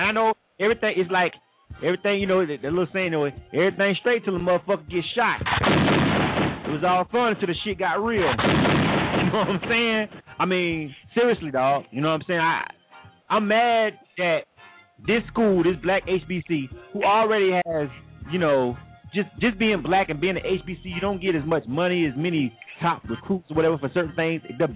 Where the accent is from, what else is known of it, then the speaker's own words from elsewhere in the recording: Panama City, Florida, United States; I'm from Panama City, Florida. That is 1 hour and 20 minutes from Tallahassee.